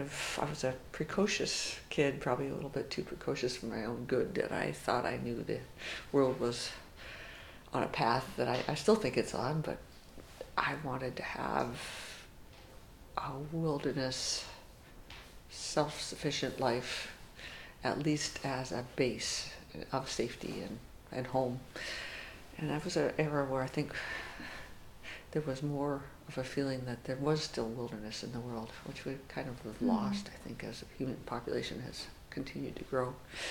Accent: Sault Ste. Marie, Michigan, United States; born there; now in Alaska, United States; I was born in Michigan's Upper Peninsula in the little town of Sault Ste. Marie there. And was always drawn to Alaska, and here I am.

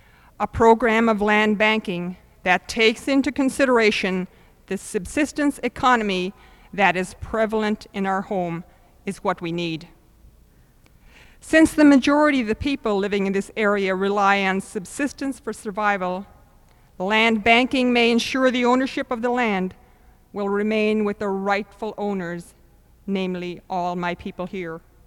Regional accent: Florida, United States; now in Alaska, United States; I grew up in South Florida. It's not Alaska.

